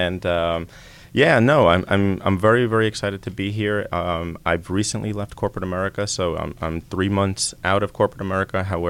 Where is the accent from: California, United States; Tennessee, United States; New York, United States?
New York, United States; now in Georgia, United States; So growing up in the Northeast in the New York area, didn't really know bourbon.